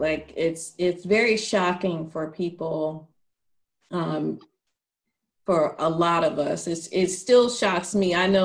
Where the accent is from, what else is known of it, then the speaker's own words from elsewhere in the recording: Georgia, United States; I'm very proud to be from, to be able to say from, I'm from Georgia.